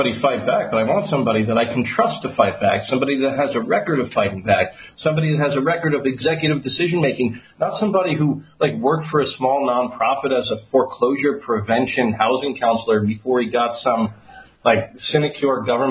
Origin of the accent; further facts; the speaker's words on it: New York City, New York, United States; That's my interest in, as a New Yorker. I want my tax dollars to work for me.